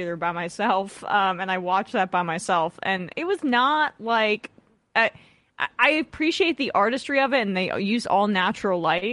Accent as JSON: {"language": "English", "region": "New Jersey", "country": "United States", "tie": "born or raised there", "said": "I used to say I was from Montclair, even though I was from a smaller town right next to Montclair."}